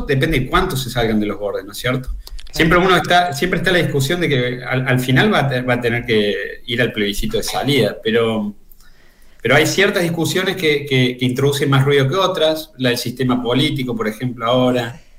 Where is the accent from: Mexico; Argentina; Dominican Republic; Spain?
Argentina; Yo vengo de Argentina, entonces Argentina es un país de alta inflación